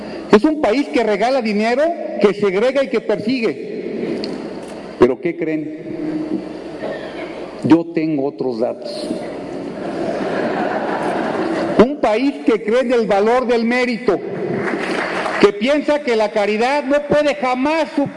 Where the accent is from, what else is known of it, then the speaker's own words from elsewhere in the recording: Querétaro, Mexico; Provengo de Querétaro, un estado que crece y que genera empleo, un estado que paga los mejores salarios del país, líder de ingresos en los hogares y en competitividad, orgullo de México.